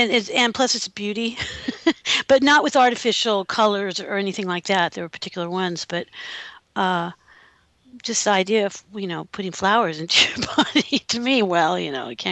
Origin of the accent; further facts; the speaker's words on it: United States; I mean, I'm talking about here out where we were raised in America, you know, whatever Americans that we are.